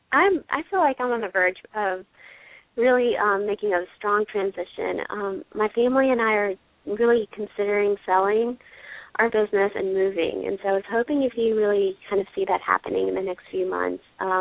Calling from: South Carolina, United States; Yes, I'm calling from South Carolina.

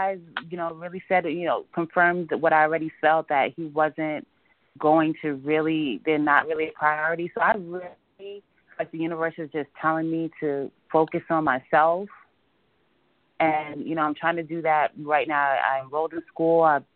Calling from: New York, United States; New York.

